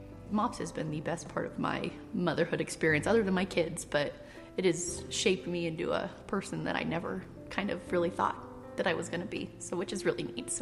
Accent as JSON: {"language": "English", "town": "Phoenix", "region": "Arizona", "country": "United States", "said": "I am originally from Phoenix, Arizona. My husband Matt and I moved up here about 2 years ago from Phoenix, Arizona."}